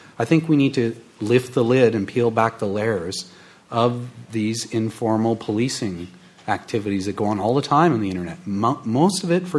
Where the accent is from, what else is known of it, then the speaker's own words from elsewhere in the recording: Canada; it concerned me as a Canadian, the only non-American on the panel